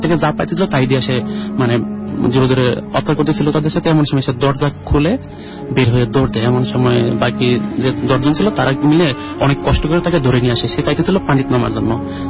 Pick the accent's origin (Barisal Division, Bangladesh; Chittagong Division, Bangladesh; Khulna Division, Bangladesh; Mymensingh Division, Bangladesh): Mymensingh Division, Bangladesh; now in Dhaka, Bangladesh; আমি এসেছি ঢাকার বক্সিবাজার থেকে, আমার গ্রামের বাড়ি হলো ময়মনসিংহ জেলা মুক্ত ঘটনা চেচুয়াবাজার বলবাড়ি গ্রামে।